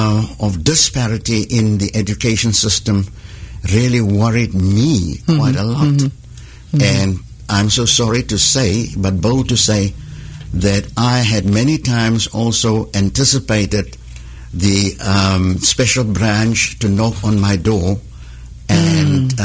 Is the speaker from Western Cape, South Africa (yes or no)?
no; Potchefstroom, North West, South Africa; Now, just a little background about Potchefstroom and what happened during my growing up there